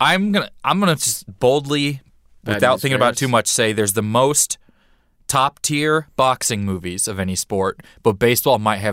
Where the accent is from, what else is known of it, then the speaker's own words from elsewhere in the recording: Missouri, United States; Outside Kansas City.